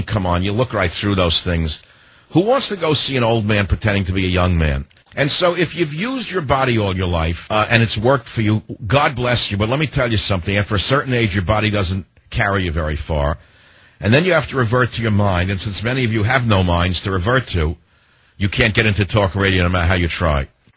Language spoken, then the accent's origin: English; San Francisco, California, United States; Let's go in the San Francisco area, my hometown that I love to bash.